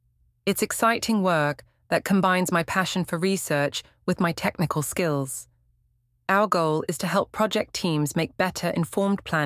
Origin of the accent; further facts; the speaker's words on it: Ukraine; I grew up in Ukraine, and my educational journey began at the National Technical University of Kharkiv.